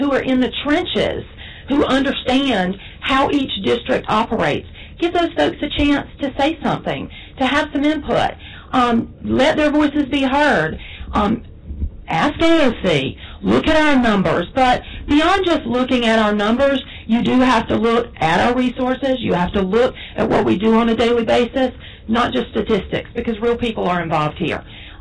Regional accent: North Carolina, United States; So I'm afraid my little citizens in Hoke County would be forgotten. That is my hometown.

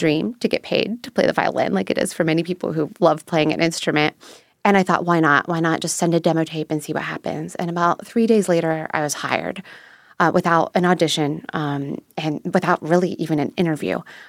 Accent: West Virginia, United States; I was growing up in West Virginia, and I happened to see this cartoon called Sarah and the Squirrel

